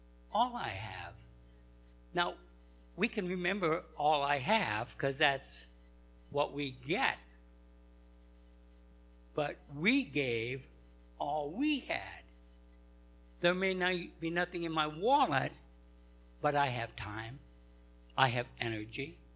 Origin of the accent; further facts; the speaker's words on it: New York, United States; But you see, it is a struggle because I blame the fact I'm a New Yorker. You know how New Yorkers are.